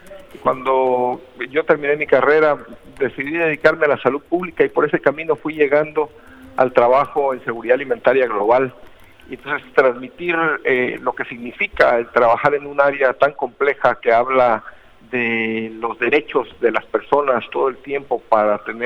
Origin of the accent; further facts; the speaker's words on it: Guatemala; now in Montreal, Canada; Yo soy de Guatemala, exactamente, y trabajo en la Universidad McGill en Montreal, Canadá.